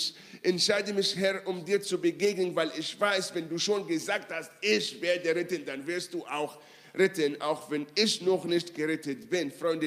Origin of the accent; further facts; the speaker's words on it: Israel; Ich bin in Israel aufgewachsen und bei uns in Israel